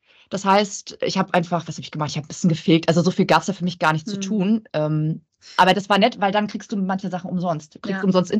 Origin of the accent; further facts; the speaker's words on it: Stralsund, Mecklenburg-Vorpommern, Germany; den ich aus meiner Heimatstadt Stralsund